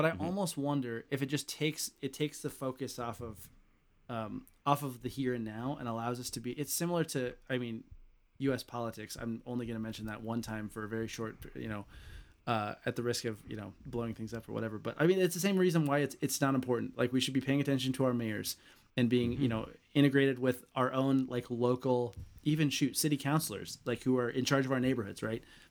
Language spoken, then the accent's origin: English; United States; I'm an American.